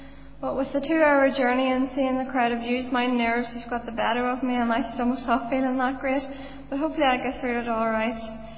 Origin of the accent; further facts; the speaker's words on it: Northern Ireland, United Kingdom; I come from Fermanagh. I was born in a little village just right down at the very bottom of it, and it was a village that had a population of about 99% Roman Catholics at the time. And all of my family are Roman Catholics